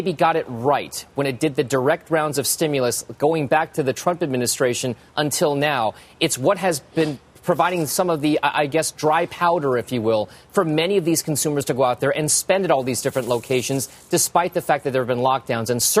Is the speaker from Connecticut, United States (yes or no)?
yes; Connecticut, United States; In my home state of Connecticut, by May 19th, we're going back to normal.